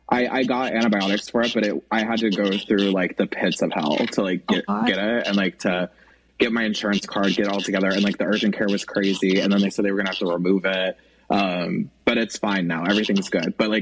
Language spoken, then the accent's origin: English; Arizona, United States; But so I'm from Arizona. I grew up in like a religious household.